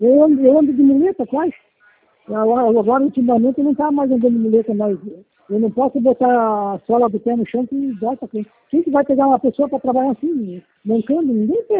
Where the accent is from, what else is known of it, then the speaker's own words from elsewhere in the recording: Rio Grande do Sul, Brazil; Não, eu sou do Rio Grande do Sul, eu moro aqui no Rio Grande do Sul, aqui na Grande do Sul. Eu não sou daqui, sou do Rio Grande do Sul.